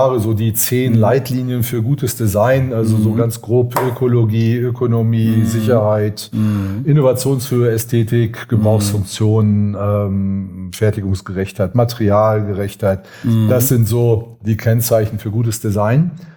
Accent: Osnabrück, Lower Saxony, Germany; ich bin ja in Osnabrück sozusagen groß geworden

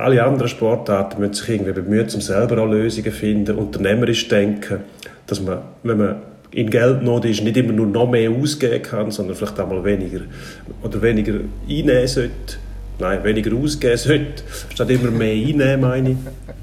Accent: Switzerland; Bei uns in der Schweiz vielleicht ein bisschen weniger, aber in Deutschland fängt das an.

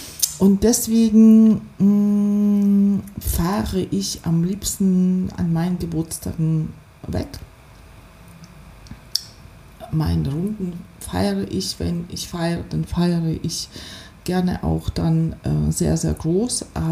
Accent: Odesa, Odesa Oblast, Ukraine; Sowjetunion geboren und an einem Ort, wo es tatsächlich ganz, ganz viele Kulturen leben. Ich komme vom Schwarzen Meer aus Odessa und da leben ganz, ganz viele Kulturen. Bulgaren, Juden, Türken, Griechen, Rumänen, Ukrainer, Russen, also alles Mögliche.

